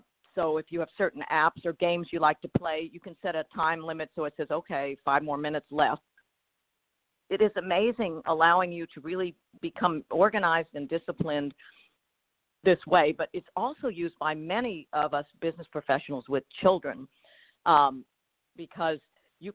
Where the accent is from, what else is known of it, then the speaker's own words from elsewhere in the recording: New Orleans, Louisiana, United States; I'm from New Orleans, and we call it Land Yap.